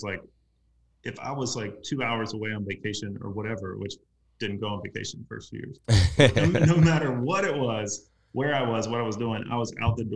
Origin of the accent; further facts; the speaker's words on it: Cincinnati, Ohio, United States; which was foreign to me because I'm from Cincinnati, Ohio, bigger city.